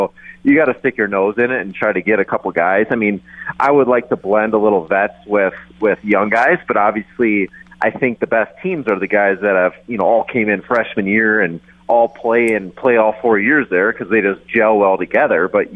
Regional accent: Minnesota, United States; I'd never got on a pair of skis in my life, and I grew up in Minnesota, so.

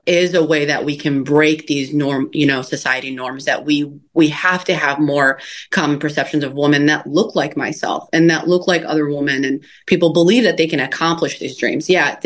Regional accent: Lombard, Illinois, United States; also born or lived in Chicago; I was born in Chicago. I was raised in Lombard. My family's Palestinian. I grew up speaking Arabic.

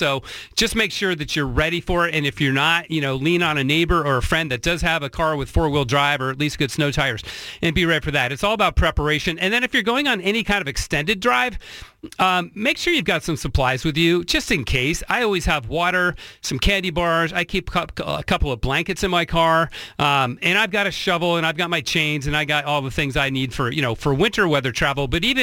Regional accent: New England, United States; also born or lived in Utah / Toronto; I grew up in New England, lived in Utah.

